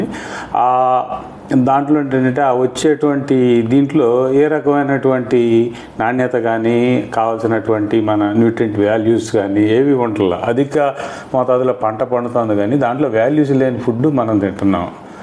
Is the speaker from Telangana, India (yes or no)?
no; Kunchanapalli, Andhra Pradesh, India; మాది కుంచనపల్లి గ్రామం, తాడేపల్లి మండలం, గుంటూరు జిల్లా.